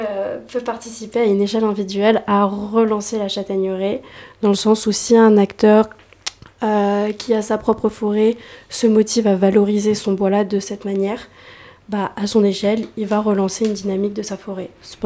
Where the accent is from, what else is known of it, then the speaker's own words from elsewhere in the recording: Strasbourg, Grand Est, France; Ah oui, moi je viens pas du tout des Cévennes. Je viens de Strasbourg.